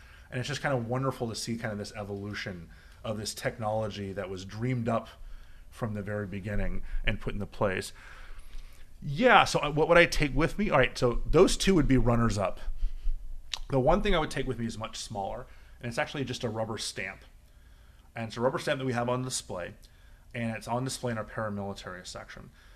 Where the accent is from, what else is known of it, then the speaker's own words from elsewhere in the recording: Miami, Florida, United States; now in Washington, United States; We grew up in Miami together.